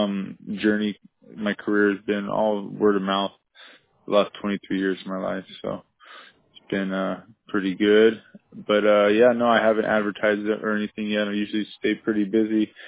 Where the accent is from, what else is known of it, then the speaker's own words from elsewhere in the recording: Kona, Hawaii, United States; Oh, I'm from Kona. I grew up in Kona on the Big Island.